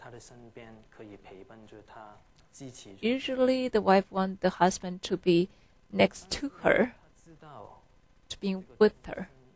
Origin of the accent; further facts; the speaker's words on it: Hong Kong; When I was growing up in Hong Kong, I was sent to my parents to a Buddhist school